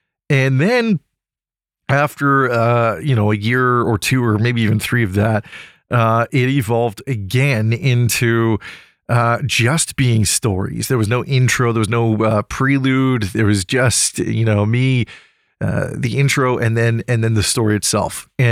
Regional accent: United Kingdom; I mean, I am British after all, and therefore it's colloquial to me. I grew up around that language.

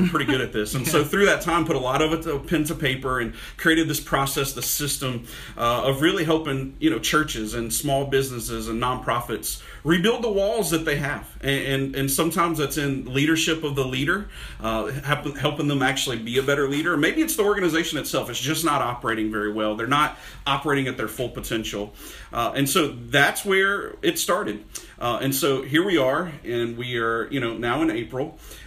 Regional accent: Clover, South Carolina, United States; you know, I grew up in Clover, spent so much time in Charlotte

